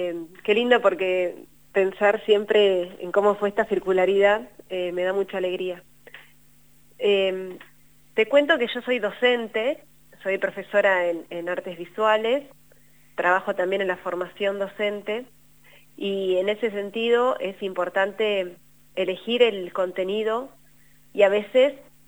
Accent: Argentina; fui situándolos en la cordillera donde yo nací y crecí.

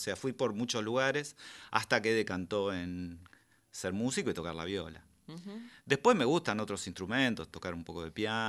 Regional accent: Pergamino, Buenos Aires Province, Argentina; Mira, yo soy de Pergamino, vengo de Pergamino.

